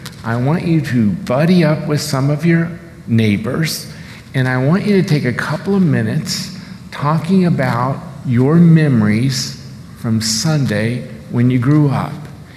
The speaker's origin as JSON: {"language": "English", "region": "Maryland", "country": "United States", "tie": "born or raised there", "said": "I grew up in Maryland, and they had blue laws"}